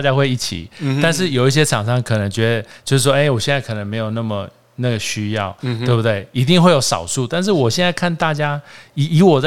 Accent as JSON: {"language": "Chinese", "country": "Taiwan", "said": "那其实我们台湾人不是很喜欢那种面子的问题"}